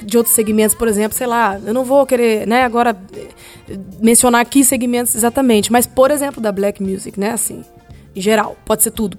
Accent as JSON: {"language": "Portuguese", "country": "Brazil", "said": "As minhas músicas são em português, eu faço música, eu sou brasileira"}